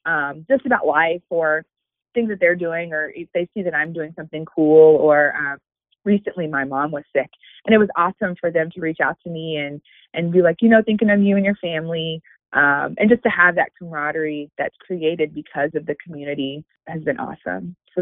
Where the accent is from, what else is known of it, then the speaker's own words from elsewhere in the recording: Lubbock, Texas, United States; I'm from Lubbock, Texas, and for the longest time, there was maybe one or two GRT that lived in Lubbock